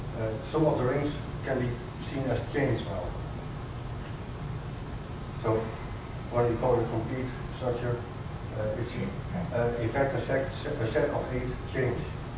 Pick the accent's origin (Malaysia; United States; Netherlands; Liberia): Netherlands; English is a second language; I'm a sculptor from Holland